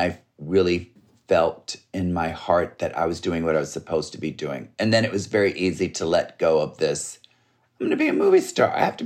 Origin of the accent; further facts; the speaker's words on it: Maryland, United States; And when I'm from Maryland, and I was auditioning for graduate schools to get a master's degree in acting.